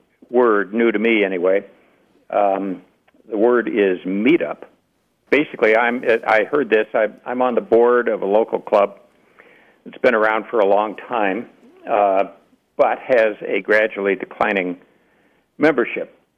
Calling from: Billings, Montana, United States; from Billings, Montana.

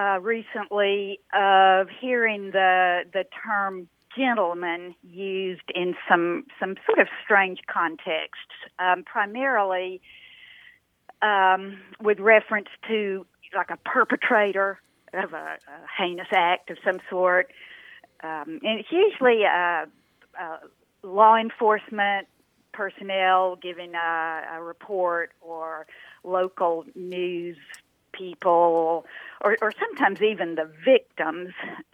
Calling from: Richmond, Virginia, United States; Richmond, Virginia.

